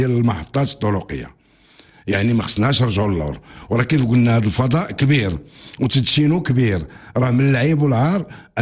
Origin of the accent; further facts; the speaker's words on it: Morocco; وهذاك التشريف لينا حنا كمغاربه